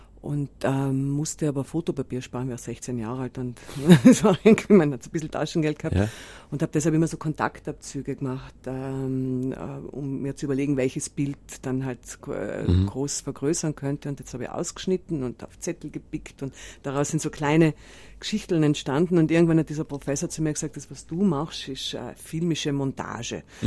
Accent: South Tyrol, Italy; now in Vienna, Austria; ich sage immer noch, ich bin aus Südtirol, was ein bisschen eigentlich peinlich ist. Und mittlerweile habe ich gedacht, ich sollte mir jetzt angewöhnen zu sagen, ich bin Wienerin. Weil es stimmt eigentlich eher, ja.

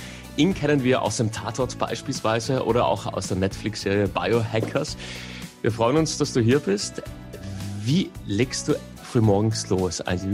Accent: South Tyrol, Italy; der auch zu einem guten Teil bei uns in Südtirol gedreht wurde

